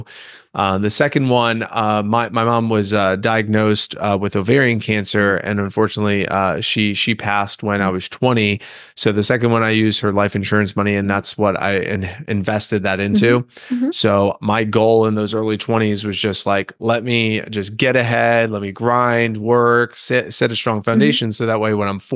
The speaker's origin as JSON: {"language": "English", "region": "New Jersey", "country": "United States", "tie": "born or raised there", "said": "Well, I grew up in New Jersey, youngest of 8, and went to college in Florida over in Tampa at the University of South Florida."}